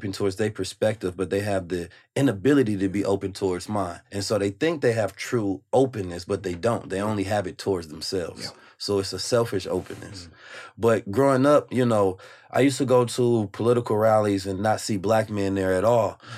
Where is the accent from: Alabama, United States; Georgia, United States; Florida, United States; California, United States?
California, United States; Oakland; also born or lived in St. Louis; So I moved from St. Louis at 2 years old. I was in Oakland probably till around, you know, somewhere around teenage years, where I went to middle school in St. Louis.